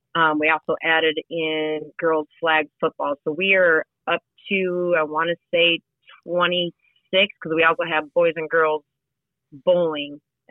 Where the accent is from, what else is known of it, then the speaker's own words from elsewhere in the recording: Minnesota, United States; I think I've been here long enough that people think I'm from Ben Davis. I'm actually not. I am from Minnesota.